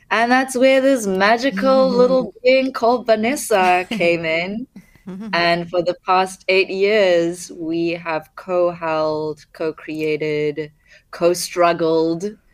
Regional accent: Zimbabwe; born there; I was born in Zimbabwe. My dad's Zimbabwe and my mom's South African.

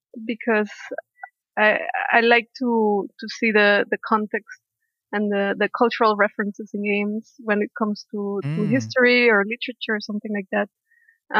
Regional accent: Spain; now in Berlin, Germany; I'm actually from Spain, but I've been living in Germany for 8 years.

